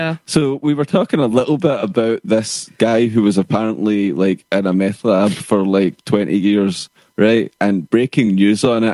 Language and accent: English; Scotland, United Kingdom; I suppose being Scottish, we should mention like Trainspotting